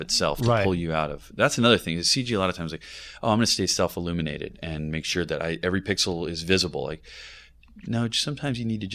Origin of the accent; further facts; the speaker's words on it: California, United States; I'm from California. I know what a palm tree looks like. I know what some dead grass looks like